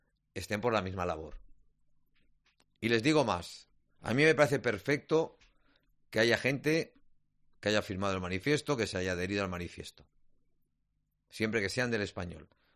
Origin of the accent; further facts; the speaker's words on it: China; Claro, yo soy chino y comulgo con la ideología de mi país